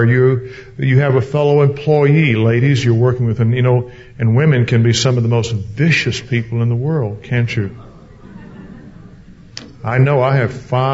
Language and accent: English; the South, United States; When I was growing up in the South, we were taught to be very chivalrous, very respectful